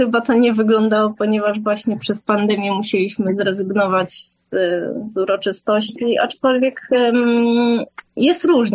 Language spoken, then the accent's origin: Polish; Hokkaido, Japan; Polish is a second language; now in Poland; A u nas na Hokkaido jest tak, że tak jakby robią zupę i też ryż oddzielnie. I to jest pycha.